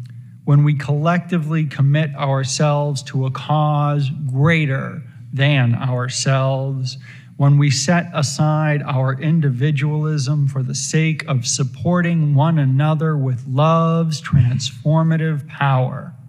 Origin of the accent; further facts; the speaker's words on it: Maine, United States; I remember as a teenager growing up in Central Maine in the 90s, attending church alongside a longtime local LGBT activist